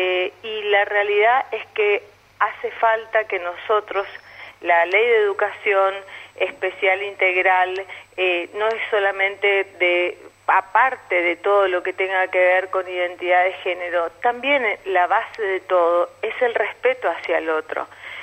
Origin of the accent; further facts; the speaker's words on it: Argentina; yo no quiero como argentina